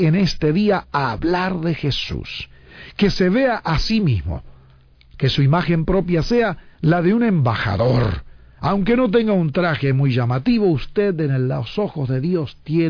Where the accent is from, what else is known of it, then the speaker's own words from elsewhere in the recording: Argentina; moved away; Yo salí de mi pueblo en Argentina hace muchos años ya, y el Señor ha querido llevarnos a ser su embajador por muchos países